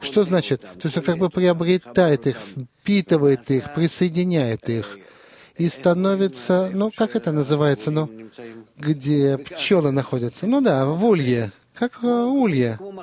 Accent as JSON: {"language": "Russian", "town": "Rishon LeZion", "region": "Central District", "country": "Israel", "said": "из Ришон-Лициона."}